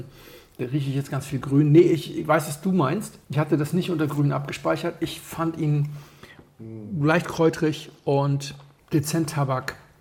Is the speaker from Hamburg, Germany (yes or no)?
yes; Hamburg, Germany; und ich bin ja als Hamburger nicht unbedingt so früh eingestiegen in den Wein.